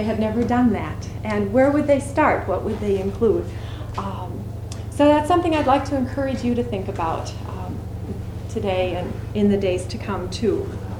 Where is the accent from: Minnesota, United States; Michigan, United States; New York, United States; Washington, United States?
New York, United States; Brooklyn; and I grew up in Brooklyn, New York.